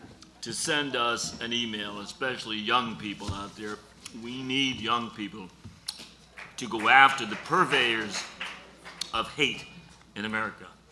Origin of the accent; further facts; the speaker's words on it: Ireland; I don't know, I'm Irish, so.